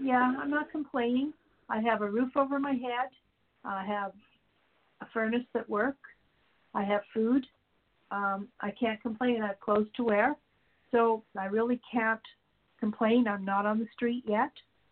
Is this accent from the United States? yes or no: no; Canada; and I, even though I'm a Canadian